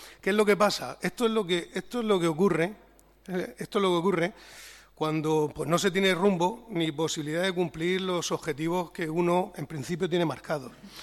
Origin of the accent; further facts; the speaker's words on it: Cartagena, Region of Murcia, Spain; Para ellos, los demás no somos cartageneros, no somos suficientemente cartageneros y actuamos bajo consignas que nos imponen otros desde fuera de Cartagena.